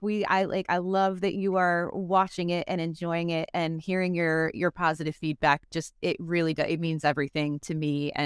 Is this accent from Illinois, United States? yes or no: yes; Chicago, Illinois, United States; I'm like I said, I'm from Chicago, so I'm a real hot dog stan and aficionado.